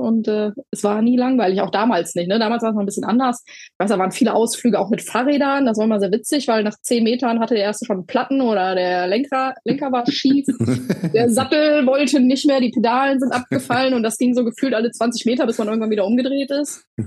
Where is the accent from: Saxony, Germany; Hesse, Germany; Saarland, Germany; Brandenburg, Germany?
Hesse, Germany; Hahn; now in Langenfeld, Germany; Geboren, nicht geboren, aber aufgewachsen in Hahn und dann aber umgezogen nach Langenfeld.